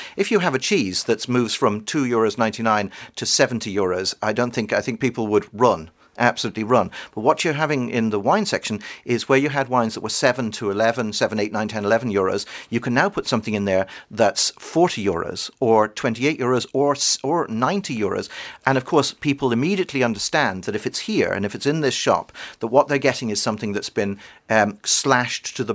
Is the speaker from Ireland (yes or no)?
yes; Galway, Connacht, Ireland; I'm also from Galway